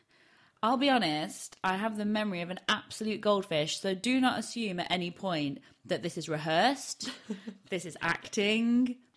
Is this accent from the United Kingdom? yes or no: yes; Barnsley, Yorkshire and the Humber, United Kingdom; accent: Yorkshire; I used to have a really broad Barnsley accent and I can't replicate it anymore